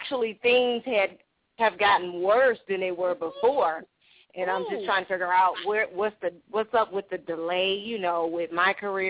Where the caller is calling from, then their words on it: Michigan, United States; I'm calling from Michigan.